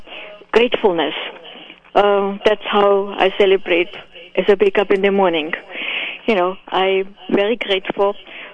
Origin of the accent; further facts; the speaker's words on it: Vienna, Austria; I am from Vienna, and the way we celebrate has little to do with the mania that sometimes happens here.